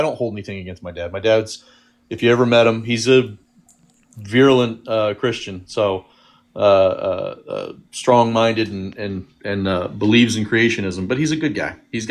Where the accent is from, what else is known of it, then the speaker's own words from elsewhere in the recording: Houston, Texas, United States; born there; My dad and Frank Beard were really close friends, and I was born in Houston.